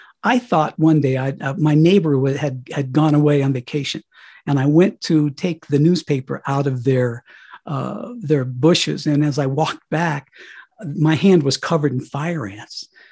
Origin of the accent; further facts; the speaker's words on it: Cañon City, Colorado, United States; none of my friends listened to it because it was my hometown station. We all listened to the rock and roll stations over in the other town.